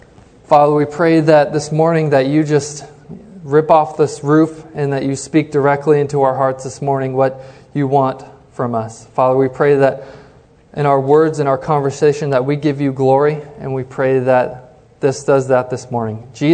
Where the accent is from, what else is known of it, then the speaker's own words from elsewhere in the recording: Denver, Colorado, United States; We grew up in Denver, Colorado, and the Broncos are a big deal there.